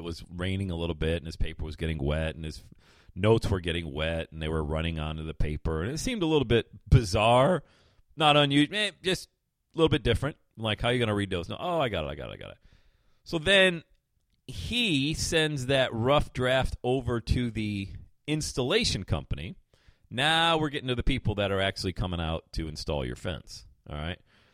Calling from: Loveland, Ohio, United States; I say, hey, I'm calling from Loveland. Is that in the U.S.?

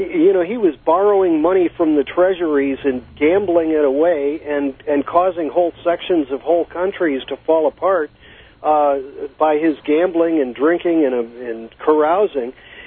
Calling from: San Francisco, California, United States; Yeah, greetings from San Francisco.

